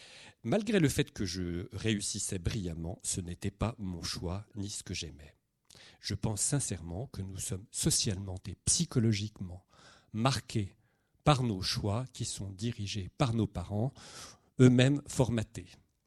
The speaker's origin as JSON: {"language": "French", "country": "Algeria", "tie": "born or raised there", "first_language": "Kabyle and Arabic", "second_language": "French", "said": "tout a commencé en Algérie, mon pays natal. Je suis le fruit, amer ou sucré, je ne sais, d'un pluriculturalisme des plus beaux. Mon père est kabyle, ma mère est arabe."}